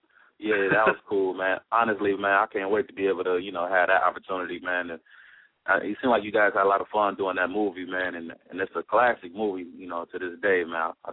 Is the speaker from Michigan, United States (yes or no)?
yes; Detroit, Michigan, United States; I'm from Detroit, man.